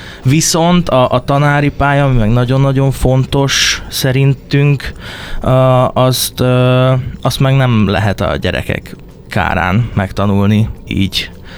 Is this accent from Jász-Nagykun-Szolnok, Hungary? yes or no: no; Győr, Győr-Moson-Sopron, Hungary; Igen, hát én például győri vagyok